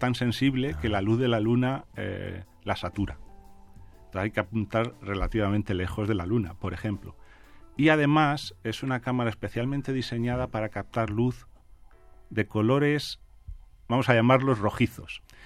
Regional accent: Spain; los españoles que participamos en este proyecto, que somos grupos de Barcelona y de Madrid

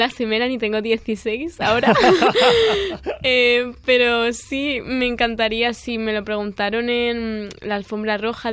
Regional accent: Valencian Community, Spain; Porque encima que lo tenemos en Valencia, en mi tierra, claro.

